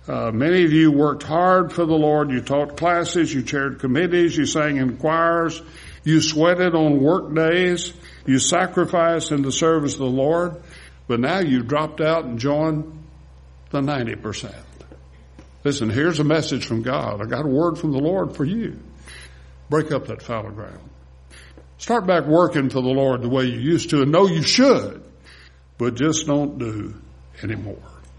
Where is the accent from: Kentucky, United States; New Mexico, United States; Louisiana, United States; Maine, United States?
Louisiana, United States; Winfield; I grew up in Winfield, down in north central Louisiana. And it may have just been a Wynn Parish thing, I don't know.